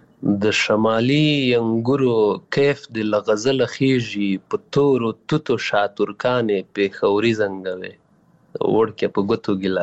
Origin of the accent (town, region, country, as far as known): Paktika, Afghanistan; born or raised there; also born or lived in Waziristan, Pakistan